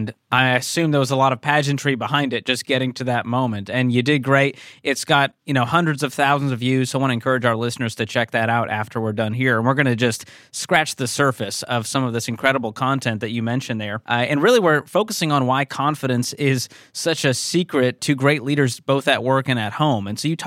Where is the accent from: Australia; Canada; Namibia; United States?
Canada; and a fellow Canadian at that.